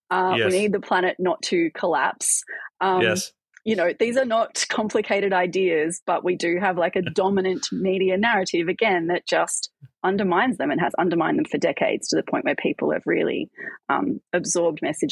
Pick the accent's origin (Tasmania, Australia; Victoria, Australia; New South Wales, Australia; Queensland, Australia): Queensland, Australia; Brisbane; I'm from Brisbane.